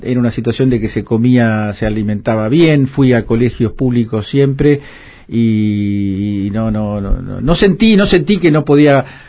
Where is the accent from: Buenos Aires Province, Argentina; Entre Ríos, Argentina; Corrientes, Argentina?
Buenos Aires Province, Argentina; Haedo; born there; Yo nací en Aedo, de viejos que habían vivido en el campo, en la provincia de Buenos Aires. Mis dos hermanas nacieron en el campo, yo como soy el tercero, el último, nací ya con mis viejos instalados en la ciudad.